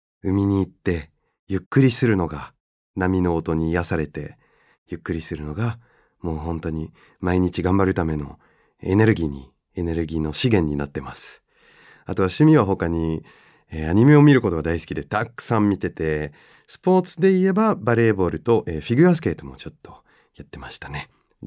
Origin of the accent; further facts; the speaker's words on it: Bordeaux, Nouvelle-Aquitaine, France; Japanese is a second language; moved away as an adult; now in Japan; フランス出身で2000年から日本に来てます。もともとフランスのボルドーの出身なんですけれども、そこの大学で日本語を勉強して、その大学を終えて日本に来ました。